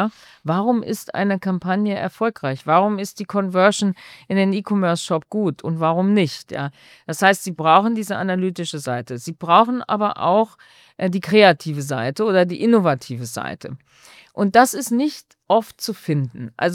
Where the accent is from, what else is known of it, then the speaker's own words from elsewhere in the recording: Bad Neuenahr, Rhineland-Palatinate, Germany; hatte damals das Headquarter in meiner Heimatstadt, in Bad Neuenahr.